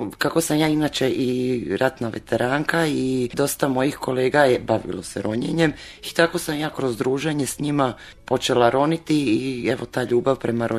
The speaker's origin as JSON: {"language": "Croatian", "country": "Croatia", "said": "Kod nas u Hrvatskoj to još nije dobro zaživjelo."}